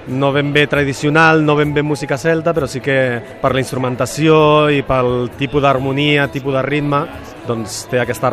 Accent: Catalonia, Spain; jo sóc català, jo vaig néixer aquí i ben orgullós que n'estic, però bueno, el fet de tota la meva família ser d'allà, d'haver passat tots els estius allà, els Nadals

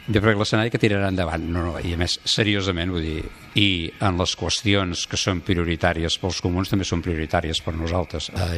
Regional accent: Catalonia, Spain; som catalans.

